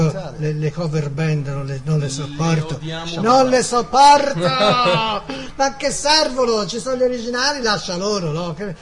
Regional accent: Florence, Tuscany, Italy; allora, ragazzi, sono fiorentino, sei fiorentino.

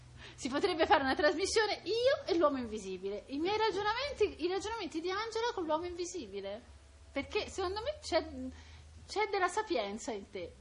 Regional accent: Rome, Lazio, Italy; born there; now in Naples, Italy; sono nata a Roma

